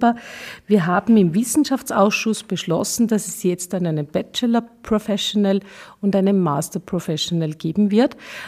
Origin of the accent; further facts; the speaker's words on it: Salzburg, Austria; Ich komme aus dem Pinzgau